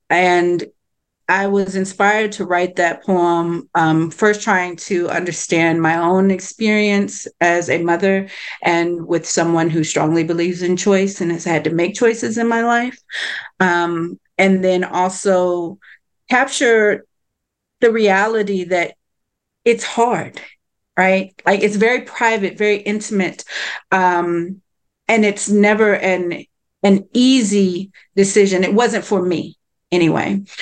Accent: Texas, United States; also born or lived in East St. Louis, Illinois; I'm also native from Illinois. I was born in East St. Louis. We moved to Texas when I was very young in 81. So I was raised here, but my family, my people are from there.

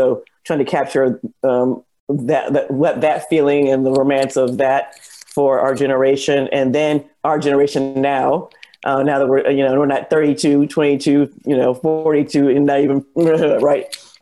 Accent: California, United States; now in Austin, United States; And then I'm from California.

